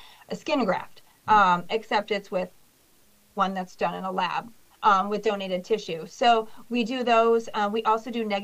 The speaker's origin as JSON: {"language": "English", "town": "Media", "region": "Illinois", "country": "United States", "tie": "born or raised there", "lives_now": "Burlington, United States", "said": "So I grew up in Media, went to Southern High School when that existed. So so this is where I'm born and raised. I do live in Burlington, Iowa"}